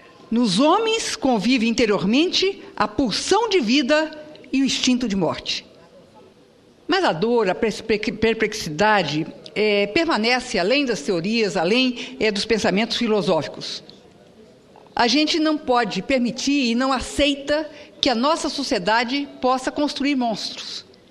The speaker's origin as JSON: {"language": "Portuguese", "region": "Mato Grosso do Sul", "country": "Brazil", "said": "eu venho de Mato Grosso do Sul"}